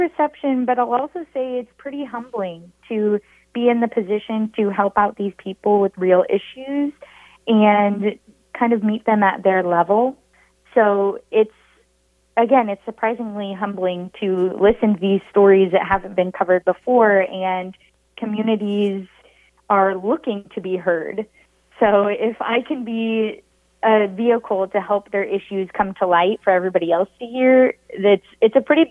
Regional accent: Omaha, Nebraska, United States; So growing up in Nebraska, it is a Midwest state, but there isn't a lot going on there, at least not on a national scale.

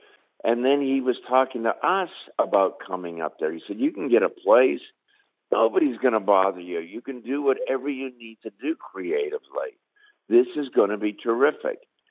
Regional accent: Canada; Well, after I broke the barrier of being a Canadian in a Southern rock and roll band

